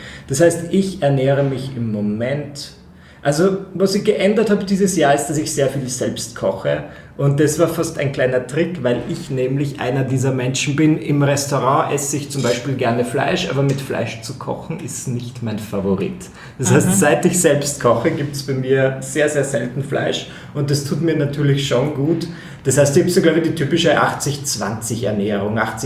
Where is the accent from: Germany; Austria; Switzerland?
Austria; Eisenstadt, Burgenland; ich fahre dann nach Eisenstadt in meine Heimatgemeinde mehr oder weniger